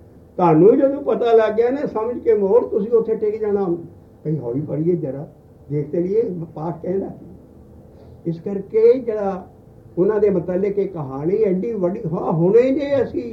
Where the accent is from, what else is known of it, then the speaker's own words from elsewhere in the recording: Punjab, India; born there; ਮੇਰਾ ਜਨਮ ਹੋਇਆ ਸਾਰਾ ਉਹ ਪਿੰਡ ਬਾਬੇ ਵਿਕਾਲੇ ਦੇ ਲਾਗੇ।